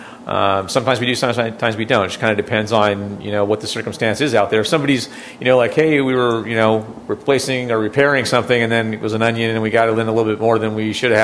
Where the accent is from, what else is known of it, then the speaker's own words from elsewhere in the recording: Fresno, California, United States; Well, I'm from Fresno. Doesn't need a permit in Fresno.